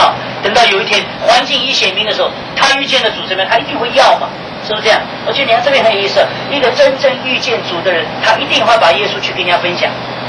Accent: Taiwan; also born or lived in China / Thailand / Shanghai; 就像我生是生在中国，长是长在这个台湾，是不是？真正的工作是在泰国，所以我在泰国时间最久嘛， 我说我13年在上海，19年在台湾，我有20多年时间在泰国。

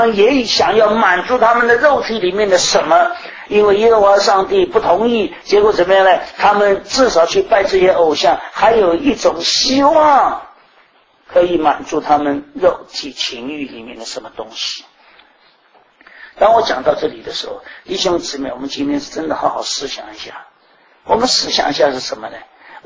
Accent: China; 我们中国人今天讲畜类是骂人的话

